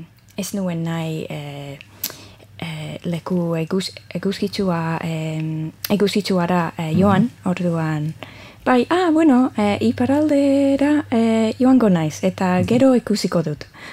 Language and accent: Basque; Middlesbrough, North East England, United Kingdom; Basque is a second language; moved away as an adult; now in Bilbao, Spain; Ni Ingalaterrakoa naiz, Middlesbroughkoa, Iberaldekoa, Newcastlearen ondoan, dago nire eria. Eta, bueno, duela 6 edo 7 urte, tori nintzen Bilbora, lanagatik, eta, bueno, gaur egun hemen nago.